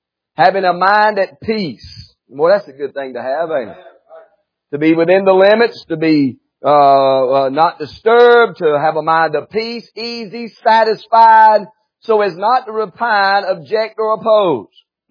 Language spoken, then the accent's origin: English; North Carolina, United States; You may need to know about the Lord, but we are from North Carolina.